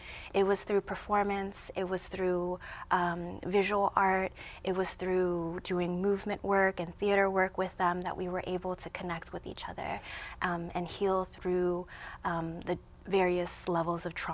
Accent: Chicago, Illinois, United States; growing up in Chicago, they had a lot of programs for what they call inner city youth. And so I was one of those youth that participated in poetry classes, creative writing classes.

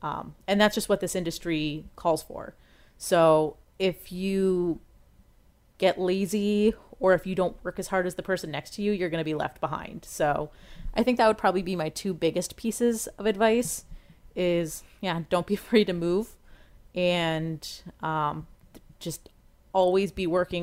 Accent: Washington, District of Columbia, United States; Like for me, I grew up in Washington, D.C.

